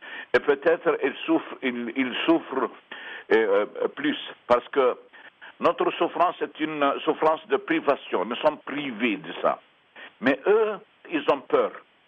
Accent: Birzeit, Ramallah and al-Bireh Governorate, Palestine; Et nous sommes des Palestiniens à Birzeit, à Ramallah.

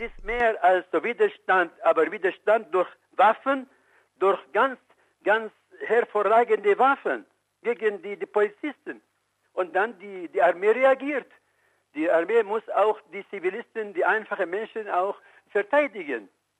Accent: Syria; German is a second language; Obwohl ich bin Syrer

